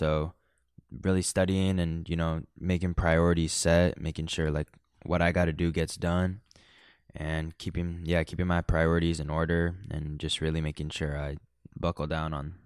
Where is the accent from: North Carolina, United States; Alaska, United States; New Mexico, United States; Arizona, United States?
Arizona, United States; Phoenix; I'm from Phoenix, Arizona, and I'm a communications major that runs track and field and cross country for Dominican University.